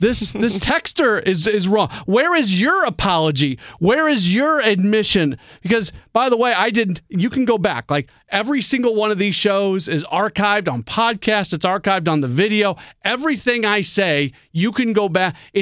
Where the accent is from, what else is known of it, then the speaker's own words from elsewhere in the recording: St. Louis, Missouri, United States; and I grew up in St. Louis, so there is already a strong anti-Cubs feeling in all of my being.